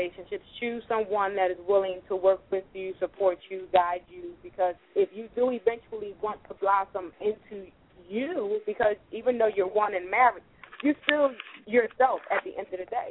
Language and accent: English; Philadelphia, Pennsylvania, United States; Some of the stuff in those books I can relate to, too, growing up in North Philly.